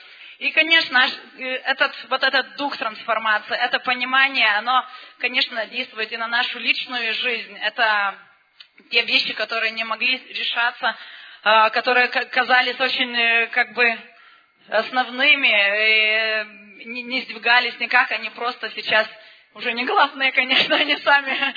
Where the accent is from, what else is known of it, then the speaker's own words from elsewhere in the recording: Lithuania; мы из Литвы, тут католическая страна, очень консервативная страна. И наш город, это такой, самый такой литовский, самый консервативный из всех городов Литвы.